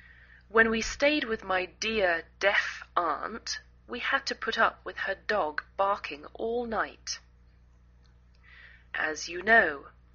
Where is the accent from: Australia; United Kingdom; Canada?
United Kingdom; England; now in United States